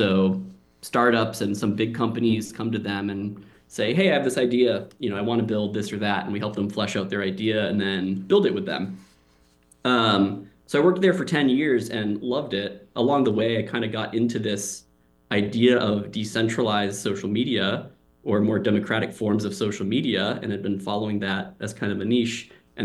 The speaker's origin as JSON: {"language": "English", "town": "South Portland", "region": "Maine", "country": "United States", "tie": "born or raised there", "said": "I grew up in South Portland. I went to, you know, if anyone in South Portland, I went to Skillen Elementary School over there and then Memorial Middle School. And so, you know, I grew up in that neck of the woods."}